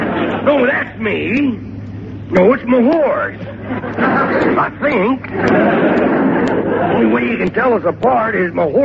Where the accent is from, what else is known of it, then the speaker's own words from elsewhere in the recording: Texas, United States; born there; Well, I look like a blizzard. I was born in Texas.